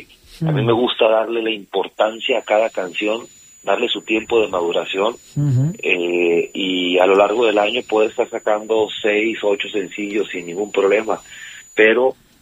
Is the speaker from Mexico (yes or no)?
yes; Torreón, Coahuila, Mexico; born there; Fue una persona allá donde nací, en Torreón, Coahuila